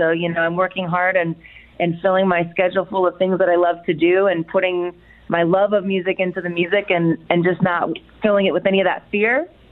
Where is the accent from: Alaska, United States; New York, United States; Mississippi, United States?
Alaska, United States; now in Ashland, United States; Well, I'm a transplant in Southern Oregon. I grew up in Southeast Alaska, but I've been here for about 18 years, living in Ashland.